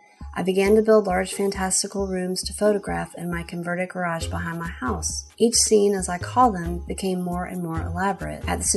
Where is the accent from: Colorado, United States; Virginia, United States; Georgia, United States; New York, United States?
Georgia, United States; Atlanta; I was born and raised in Atlanta. Most of my immediate family is still here. I love this town, and I really never saw any reason to leave it.